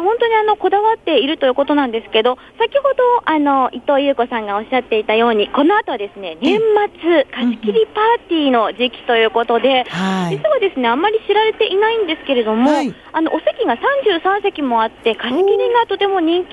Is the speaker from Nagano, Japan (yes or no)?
yes; Nagano, Japan; 私は長野県出身なので、はい、お味噌汁を毎回作るんですね。